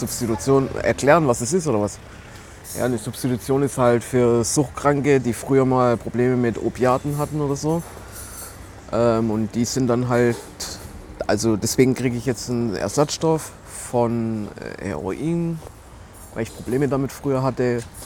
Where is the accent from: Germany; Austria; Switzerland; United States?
Germany; Stuttgart, Baden-Württemberg; Ja, ich komme aus Stuttgart, bin 38